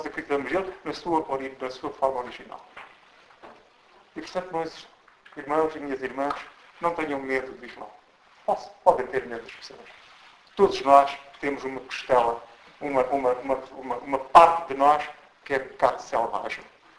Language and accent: Portuguese; Mozambique; E eu, na minha terra, Moçambique, eu chamo de Deus Kunukumba.